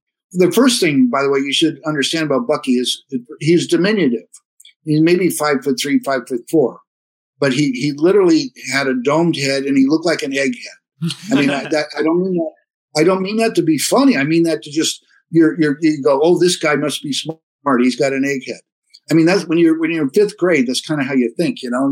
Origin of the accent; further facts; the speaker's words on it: California, United States; I'm in fifth grade at the time. I grew up in East Bay. I'm born in Oakland. I grew up in East Bay.